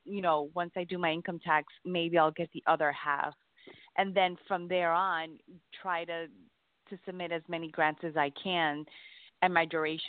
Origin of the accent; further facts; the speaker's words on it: New York, United States; I'm from New York.